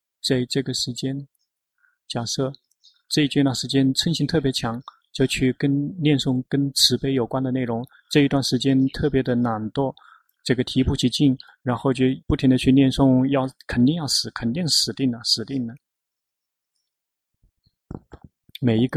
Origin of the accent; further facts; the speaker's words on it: Thailand; Chinese is a second language; 比如我们泰国人害怕话筒